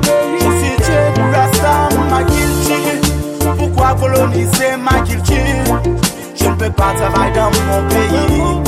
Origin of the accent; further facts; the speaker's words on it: Haiti; Je suis haïtien d'être noir ou parler créole.